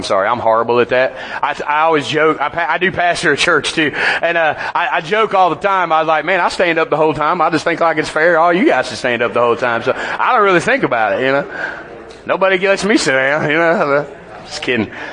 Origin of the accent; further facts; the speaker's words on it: Nashville, Tennessee, United States; I'm from Nashville, from Tennessee. And so I know a little bit about Nashville, and it's rough.